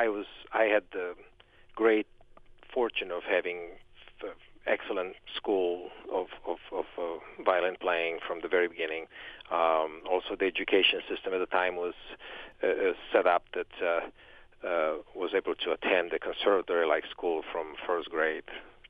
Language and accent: English; Transylvania, Romania; Well, I was born in Romania, and I'm native of that country, and more specifically, I was actually in the province of Transylvania.